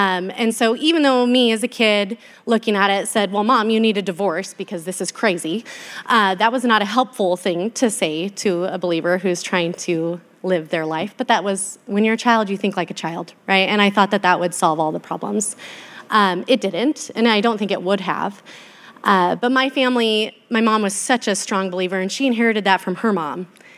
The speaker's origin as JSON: {"language": "English", "region": "Oregon", "country": "United States", "tie": "born or raised there", "lives_now": "LC Valley, United States", "said": "I did not grow up here. I'm a transplant to the LC Valley. I grew up in Eastern Oregon on a beef production cattle ranch, 180 acres, a long ways from town."}